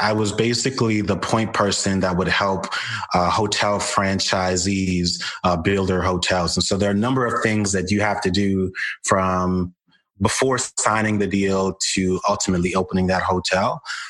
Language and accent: English; Brooklyn, New York, United States; I was born in Brooklyn, New York, in a Jamaican household in a large sort of Caribbean and West Indian community.